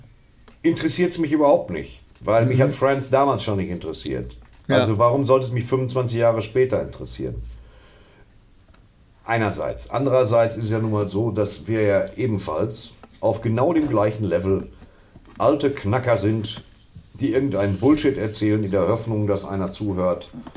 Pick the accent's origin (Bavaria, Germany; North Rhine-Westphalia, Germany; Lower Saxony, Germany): North Rhine-Westphalia, Germany; Bochum; Aber ich bin aus Bochum.